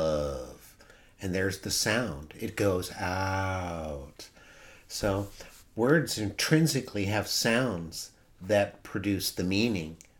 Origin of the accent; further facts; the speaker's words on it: Pennsylvania, United States; now in New York City, United States; Well, I moved from Western Pennsylvania with daffodils, rattlesnakes, and crayfish to New York City, where it was just a swirl of people and unusual smells of poodles and debris.